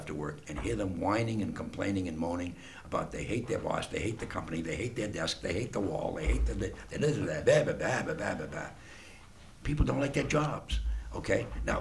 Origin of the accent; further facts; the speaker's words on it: Malden, Massachusetts, United States; I grew up in Malden